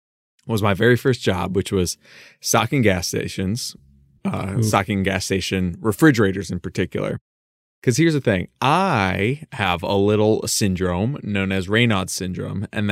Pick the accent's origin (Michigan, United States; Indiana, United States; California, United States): Michigan, United States; I grew up in Michigan. It was miserable. I played football when it was snowing.